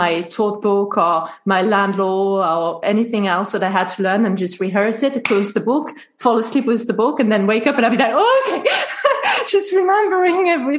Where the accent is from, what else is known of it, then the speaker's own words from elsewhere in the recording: France; English is a second language; It's kind of my home, you know, in a way, because I learned English there. Mm-hmm. And I had my family there, my host family, my au pair family. So it feels really homey. But I thought, okay, now I've got Cambridge, which is my second home, my British home. What about my origins? I'm French after all.